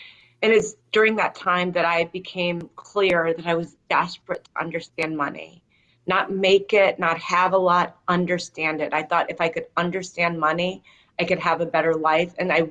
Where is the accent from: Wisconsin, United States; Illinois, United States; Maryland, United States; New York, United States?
Illinois, United States; Chicago; I grew up in Chicago, and I was the youngest of six children. My mom was a single mom.